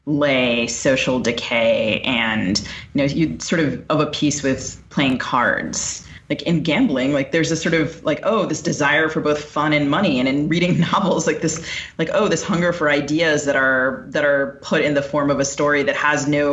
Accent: Bethesda, Maryland, United States; I grew up in, because I grew up in Bethesda

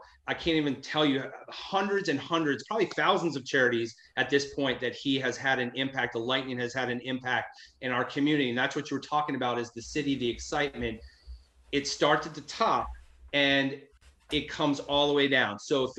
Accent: Washington, D.C.–Baltimore area, United States; I grew up in the Washington, D.C., Baltimore metro area.

